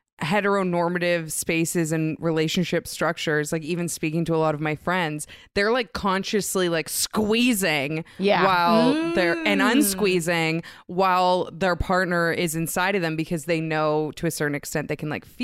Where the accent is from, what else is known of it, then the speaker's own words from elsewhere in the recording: Vancouver, British Columbia, Canada; I'm a lesbian from Vancouver, Canada.